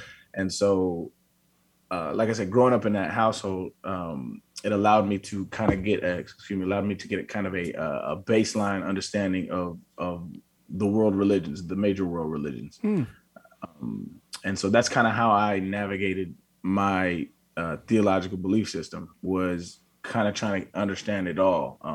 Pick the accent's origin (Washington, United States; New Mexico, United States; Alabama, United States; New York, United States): New Mexico, United States; Albuquerque; also born or lived in San Diego, California; Grew up in Albuquerque, New Mexico. Went to high school in San Diego, so I kind of rep both. Both kind of rep me. So I call both home.